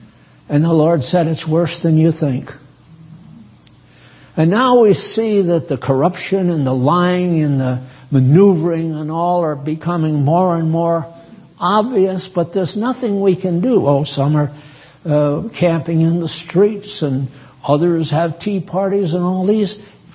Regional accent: New England, United States; I was raised in New England, born in New England, and I'm American to the core.

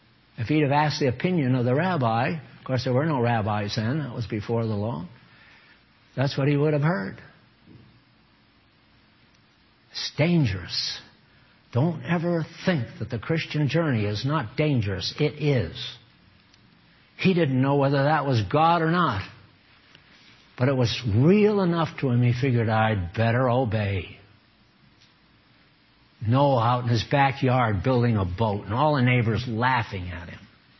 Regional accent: Maine, United States; born there; Well, I was born in Maine, and I know what fishermen smell like

